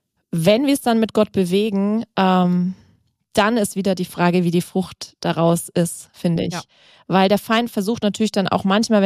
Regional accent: Germany; Das machen wir eigentlich als Deutsche schon genug, finde ich.

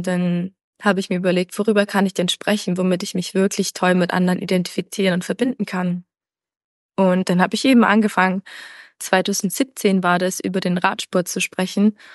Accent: Germany; born there; gebürtig aus Deutschland, verbringe den Großteil meiner Zeit auf dem Rad irgendwo in der Welt.

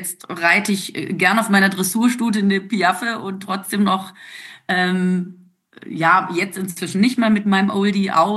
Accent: Germany; also born or lived in South America; Geboren bin ich in Südamerika. Meine Eltern waren dort Lehrer und dort war ich meine ersten 5 Jahre. Und dann sind wir zurück sozusagen nach Deutschland. Da war ich noch ganz klein, da war ich 5

